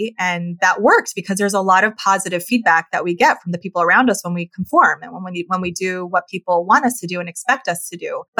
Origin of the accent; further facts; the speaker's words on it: New York, United States; also born or lived in Colorado; I was raised in New York, born in Colorado, but we moved when I was young, youngest of five children.